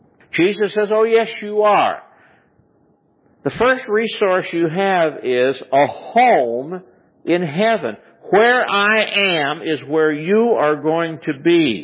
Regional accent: Chicago, Illinois, United States; I come from Chicago area, and our great black singer was

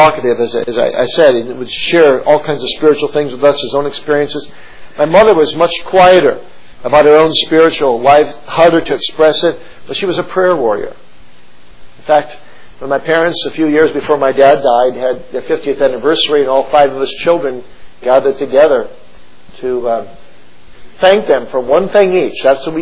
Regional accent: Kalamazoo, Michigan, United States; I'm pastoring Grand Rapids, 50 miles away from where I grew up in Kalamazoo, Michigan, where my parents still lived

